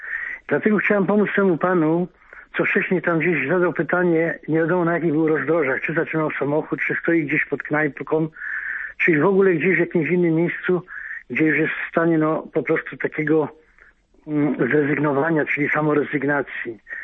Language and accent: Polish; Wrocław, Lower Silesian Voivodeship, Poland; z Wrocławia.